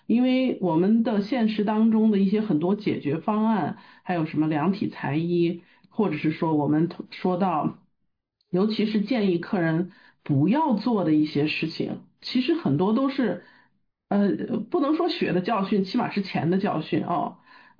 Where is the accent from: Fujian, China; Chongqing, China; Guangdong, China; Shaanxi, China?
Shaanxi, China; Xi'an; moved away as an adult; now in United States; 我是来自中国西安，来美国已经30年了啊，已经过了30年